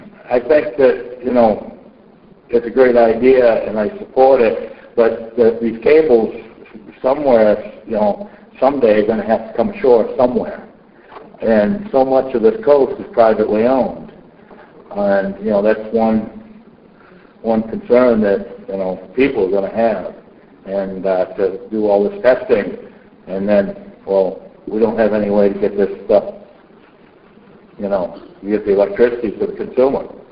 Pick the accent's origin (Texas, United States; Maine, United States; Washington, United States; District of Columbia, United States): Maine, United States; St. George; from St. George.